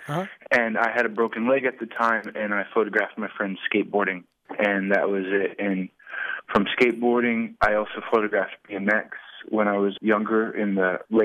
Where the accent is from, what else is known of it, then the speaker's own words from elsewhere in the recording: Temple City, California, United States; also born or lived in San Francisco / New York; No, I was born and raised in Temple City, California, out by Pasadena.